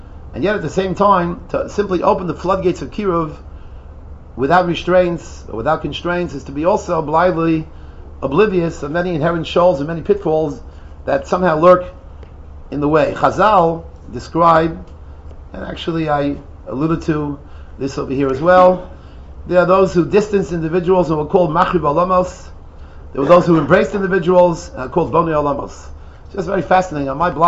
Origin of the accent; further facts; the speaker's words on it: United States; I don't relate too well to soccer because I'm an American.